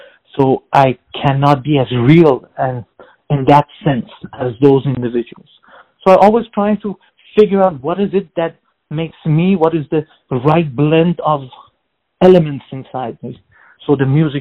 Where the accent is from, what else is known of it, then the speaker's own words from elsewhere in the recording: Iran; now in United States; I was born in Iran, so I'm Iranian. But because of the revolution and all the political situation that happened, we had to migrate to the United States